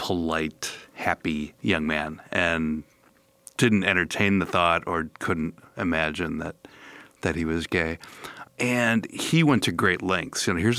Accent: Cedarburg, Wisconsin, United States; I grew up near Milwaukee in Cedarburg, and as a kid was vaguely familiar

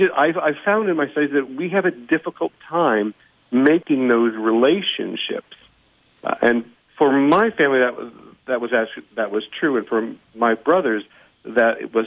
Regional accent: Indianapolis, Indiana, United States; We grew up in Indianapolis.

